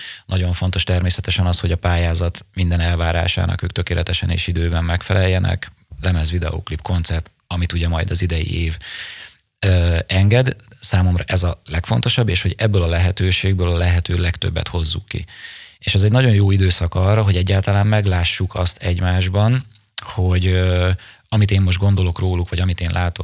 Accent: Nyíregyháza, Szabolcs-Szatmár-Bereg, Hungary; mert ugye nyíregyházi zenekarról van szó, és jó magam is nyíregyházi vagyok

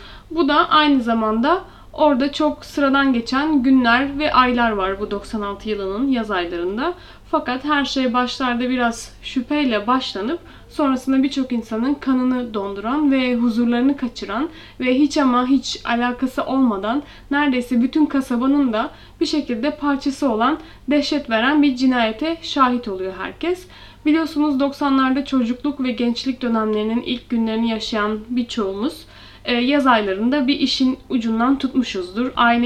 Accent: Manisa, Turkey; benim de çocukluğum Manisa'da geçti

